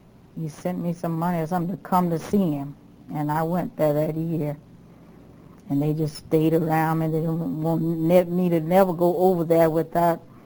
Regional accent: Dallas, Texas, United States; born there; I was born in Dallas, Texas.

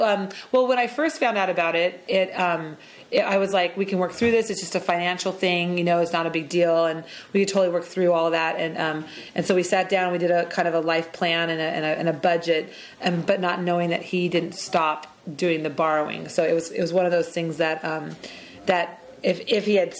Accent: Thousand Oaks, California, United States; I was born in Thousand Oaks, California, at Los Robles Hospital in December of 1970. And I grew up in Thousand Oaks.

